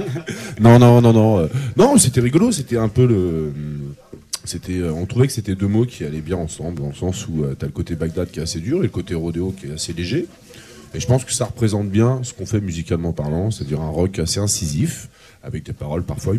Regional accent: Montpellier, Occitanie, France; Enfin, pas tous. Moi, je viens de Montpellier, mais sinon, on vient de Paris.

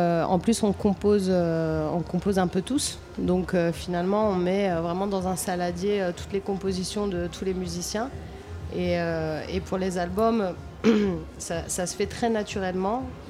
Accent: Paris, Île-de-France, France; born there; Ouais, bah moi, je suis née à Paris et je suis née dans le 18e arrondissement.

